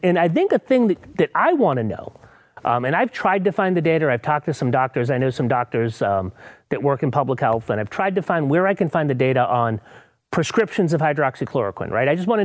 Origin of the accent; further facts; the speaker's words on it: Northeast, United States; I grew up in the Northeast.